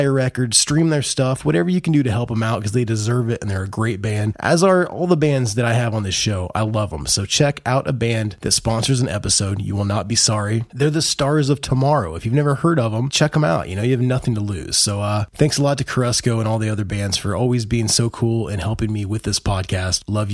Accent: Midwest, United States; since I'm from the Midwest

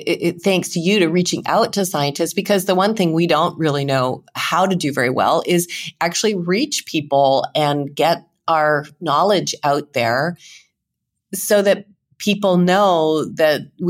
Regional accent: Canada; as a Canadian, that's not our normal summer temperature.

